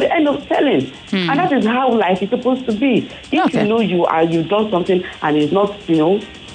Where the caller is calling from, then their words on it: Abule Egba, Lagos, Nigeria; I'm calling you from Abulegba.